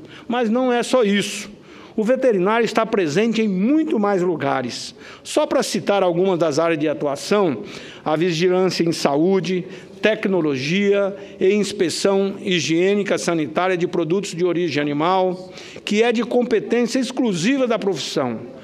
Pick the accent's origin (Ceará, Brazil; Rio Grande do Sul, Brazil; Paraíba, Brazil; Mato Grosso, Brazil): Mato Grosso, Brazil; Lá no meu estado, Mato Grosso, por exemplo, trabalhamos muito pela melhoria das estradas